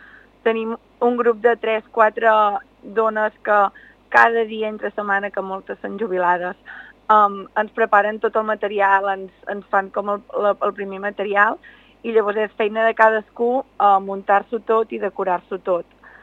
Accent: La Vall d'en Bas, Catalonia, Spain; som d'en Bas, però som de la Garrotxa i Olot, ens ho sentim totalment a casa

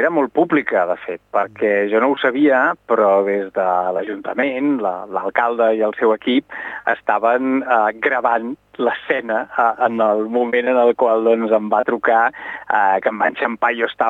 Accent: Olot, Catalonia, Spain; totes aquelles persones que som d'Olot, que vivim tant com podem a Olot, tot i que treballem fora

